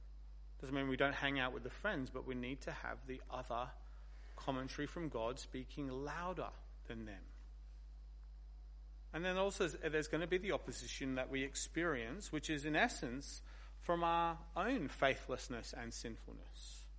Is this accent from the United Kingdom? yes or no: yes; United Kingdom; You know, I'm British after all.